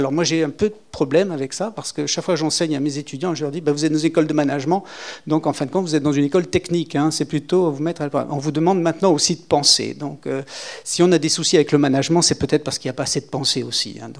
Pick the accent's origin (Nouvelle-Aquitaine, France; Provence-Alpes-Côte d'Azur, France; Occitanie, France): Nouvelle-Aquitaine, France; born there; étant donné que je suis foncièrement occitan, je suis né dans le Nord Périgord, hein, le Périgord, qui est encore un département.